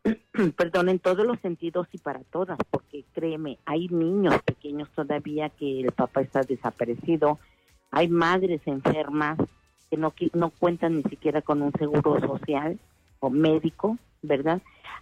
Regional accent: Tamuín, San Luis Potosí, Mexico; porque somos de ese lugar, yo soy de Tamuín

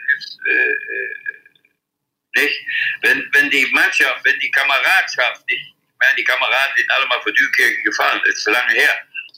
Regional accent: North Rhine-Westphalia, Germany; Und darum war der Fußball bei uns im Ruhrgebiet natürlich so groß.

